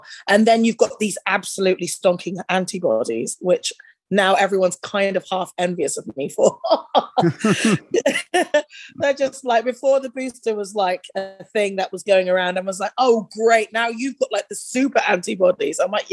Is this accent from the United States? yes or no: no; United Kingdom; And it's like, yeah, because I'm a British rocker.